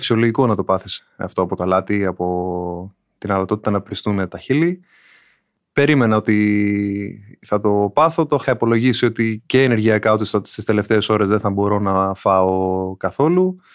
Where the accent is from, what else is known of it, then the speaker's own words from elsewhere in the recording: Athens, Attica, Greece; Δεν είμαι από νησί, από την Αθήνα είμαι.